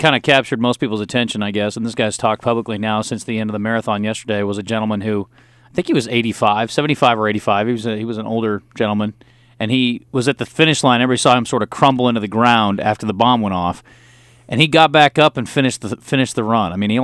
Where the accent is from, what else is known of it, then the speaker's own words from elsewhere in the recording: United States; But I think as an American, now we all sort of band together and go in and see who we can help.